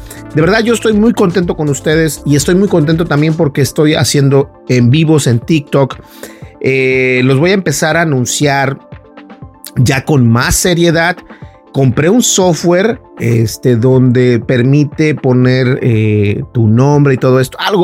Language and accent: Spanish; Mexico; los mexicanos sabemos lo que es una cajeta.